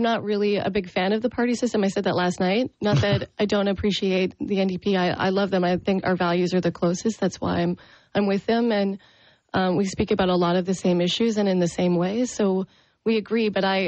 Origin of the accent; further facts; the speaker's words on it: Ontario, Canada; I grew up in Prince Edward County, and in this area, I went to school in Belleville here at Centennial.